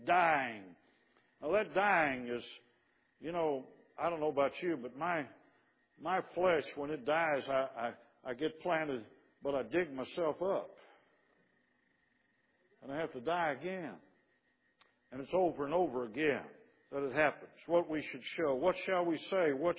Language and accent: English; Chicago, Illinois, United States; I grew up in the suburbs of Chicago. You wouldn't know that by listening to me, but I got rid of my accent, all right?